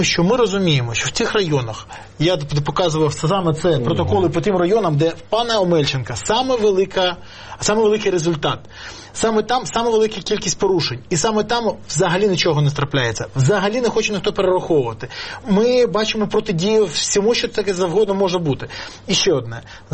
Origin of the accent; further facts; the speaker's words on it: Kyiv, Ukraine; Я корінний киянин. Я тут народився. Тут народились мої діти. Тут народились мої батьки.